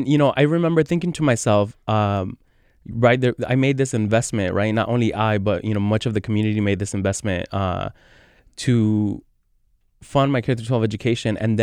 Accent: Everett, Washington, United States; also born or lived in Mexico City, Mexico; I'm from Mexico City. So we established ourselves in Everett, and we have, basically grew up in Everett, went to high school, graduated from high school, ended up going to the University of Washington

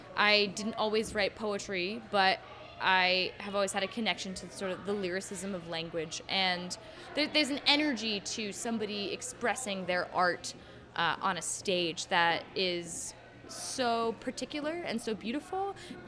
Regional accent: Manchester, New Hampshire, United States; being involved in Slam for Your Die is actually something that's kept me in New Hampshire, because I grew up in Manchester. I was a teen here.

